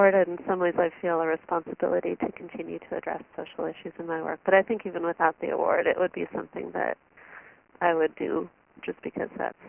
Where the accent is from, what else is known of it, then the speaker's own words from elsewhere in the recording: Chicago, Illinois, United States; I'm from Chicago.